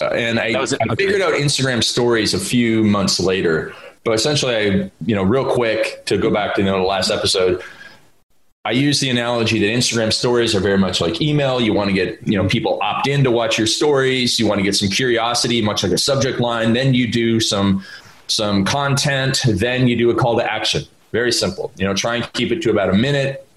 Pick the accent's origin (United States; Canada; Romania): Canada; accent: Canadian; nobody could understand what I was saying with my Canadian accent.